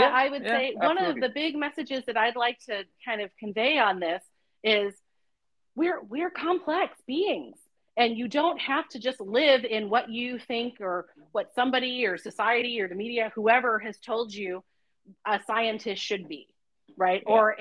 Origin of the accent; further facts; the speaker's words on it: New York, United States; In fact, I had only ever been to Canada, but I'm from Western New York.